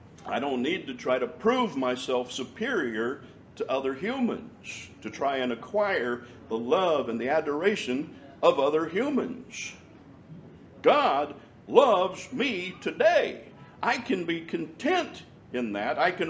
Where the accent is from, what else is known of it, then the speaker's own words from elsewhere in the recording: United States; Well, I'm an American, so I can talk about American stuff in America. My country is safe compared to much of the world.